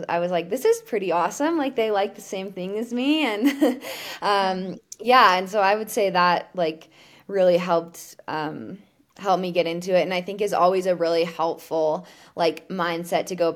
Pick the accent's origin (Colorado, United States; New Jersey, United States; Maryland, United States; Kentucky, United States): Colorado, United States; I grew up in Colorado. My parents did a bunch of like triathlons and Ironmans growing up.